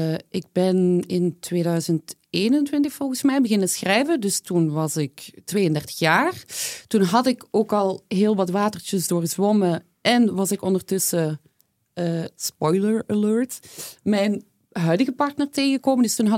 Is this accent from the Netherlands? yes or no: no; Flanders, Belgium; Want zoals jullie het horen, lieve luisteraars, kom ik uiteraard uit Vlaanderen.